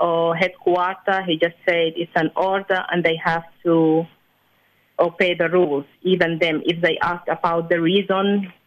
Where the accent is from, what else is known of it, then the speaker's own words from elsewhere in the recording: Sudan; English is a second language; now in South Africa; But when they dismissal me, they refer to my home country, Sudan.